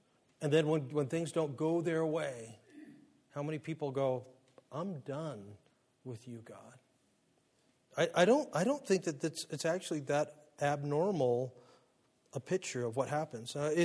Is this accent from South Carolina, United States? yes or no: no; Monterey, California, United States; also born or lived in Phoenix; Phoenix, spent 7 years there, and then I had this great privilege of moving back to Monterey and to my hometown